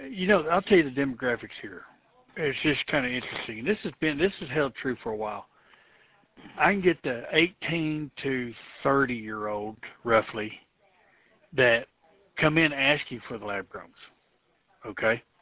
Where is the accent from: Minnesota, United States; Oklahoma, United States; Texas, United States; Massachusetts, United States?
Texas, United States; I grew up in Texas. We only see this shit once a year, if that.